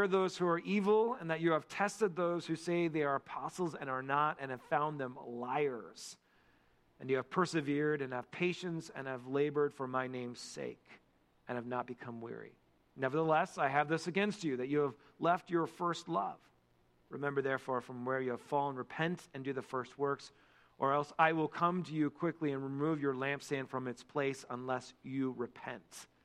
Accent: Kirkland, Washington, United States; I grew up in Kirkland, in the city, okay?

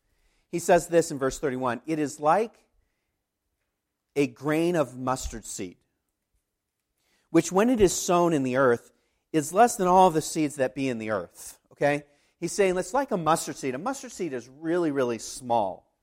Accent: Kenya; I grew up in Kenya.

